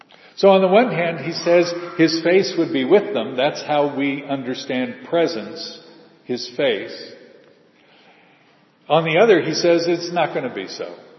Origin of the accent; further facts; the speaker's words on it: Australia; which we'll remember again next week on 9/11, or as an Australian, 11/9, 2001.